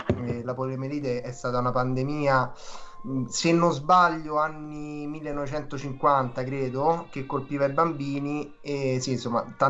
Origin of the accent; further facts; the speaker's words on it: Rome, Lazio, Italy; noi che siamo di Roma